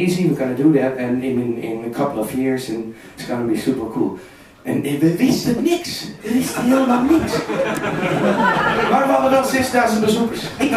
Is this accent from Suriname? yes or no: no; Wilrijk, Flanders, Belgium; born there; ik ben geboren in Antwerpen. Ik ben in Wilrijk geboren. En ik kan eigenlijk ook gewoon switchen naar Vlaams.